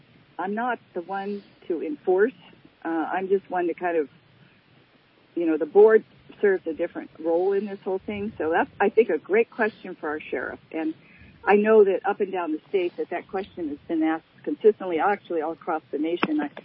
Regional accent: California, United States; born there; I was born in Kings County.

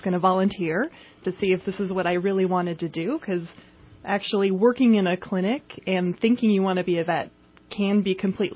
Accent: Fair Oaks, California, United States; Fair Oaks.

